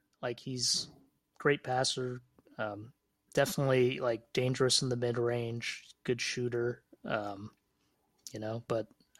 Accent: Toronto, Ontario, Canada; like it's only because I'm from Toronto

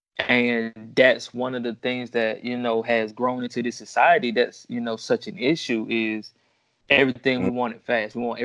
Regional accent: Atlanta, Georgia, United States; Well, I'm from Atlanta, Atlanta, Georgia.

